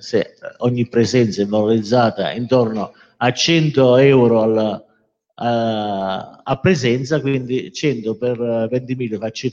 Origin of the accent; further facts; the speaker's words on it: Taranto, Apulia, Italy; mi toccava dire di dove sei per identificare la mia zona, e sono di Taranto.